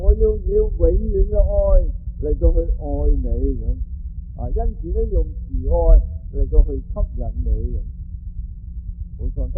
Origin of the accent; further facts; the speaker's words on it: China; 我哋中國人、中國古人咧，對忍耐嘅品德咧，都有非常啊美好嘅嗰個嘅見地